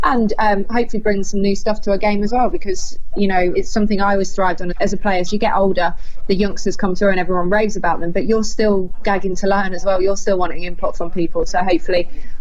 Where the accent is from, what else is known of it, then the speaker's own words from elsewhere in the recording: England, United Kingdom; Clearly, I'm not Scottish, I'm English